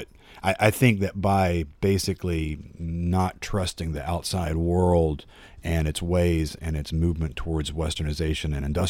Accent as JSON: {"language": "English", "country": "United States", "said": "I'm 46 years old and I'm an American."}